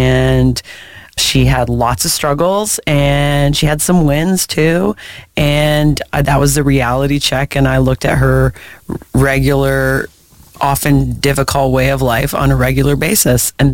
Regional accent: Prince Edward County, Ontario, Canada; So when Ange and I were growing up in Prince Edward County, which is a rural island

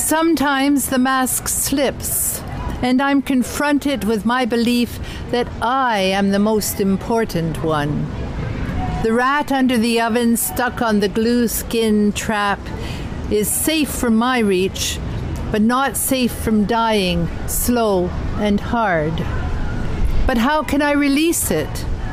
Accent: Ottawa, Ontario, Canada; Well, I come from Ottawa. We don't do erotica in Ottawa.

